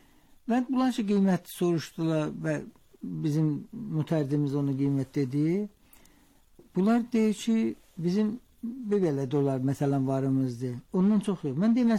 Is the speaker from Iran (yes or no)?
yes; Iran; mən iftihar ki, İranlıyam